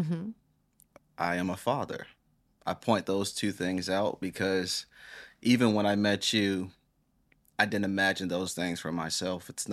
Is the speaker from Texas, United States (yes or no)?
no; Valdosta, Georgia, United States; Well, I grew up in Valdosta, Georgia.